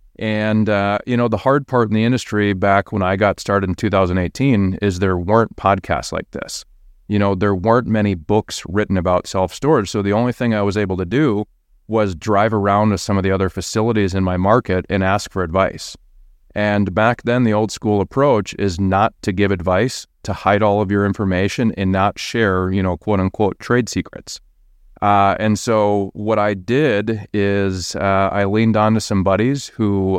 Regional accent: Rochester, Minnesota, United States; we ended up moving back to my hometown of Rochester, Minnesota, and I became a real estate agent.

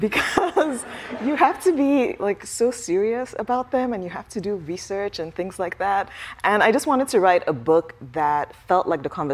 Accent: Nigeria; So I started reading romance novels when I was a kid, growing up in Nigeria.

